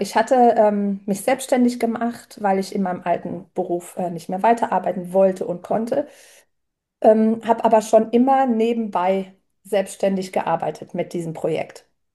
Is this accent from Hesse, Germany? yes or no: yes; Hesse, Germany; ich komme aus dem Rhein-Main-Gebiet